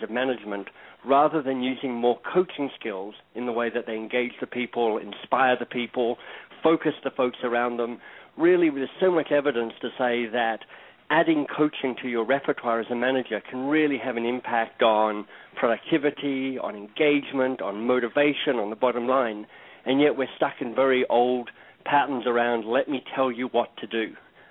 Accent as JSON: {"language": "English", "country": "Australia", "also_born_or_lived": "Boston / London", "moved": "yes", "lives_now": "Toronto, Canada", "said": "I am based in Toronto, Canada, although I got there via time in Boston, time in London and other places in the UK, and I'm originally from Australia."}